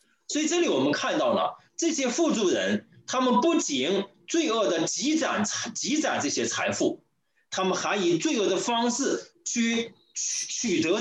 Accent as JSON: {"language": "Chinese", "country": "China", "said": "我们从大陆来的弟兄姐妹，我们就会知道"}